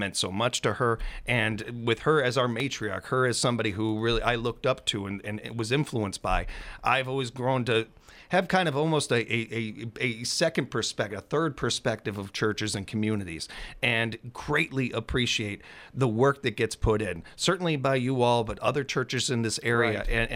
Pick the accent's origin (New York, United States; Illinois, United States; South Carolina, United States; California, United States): Illinois, United States; born or raised there